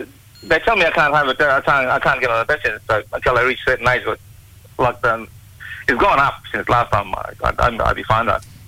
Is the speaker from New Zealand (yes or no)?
no; Darnley Island, Queensland, Australia; I'm from Darling Island, Eastern Torres Strait.